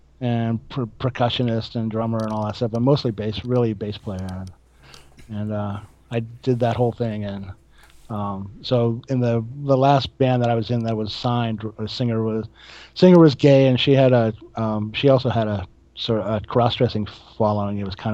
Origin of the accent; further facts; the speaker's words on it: Tampa, Florida, United States; Okay, because I grew up in Tampa, which is it's like just it's to the right of right wing, I guess.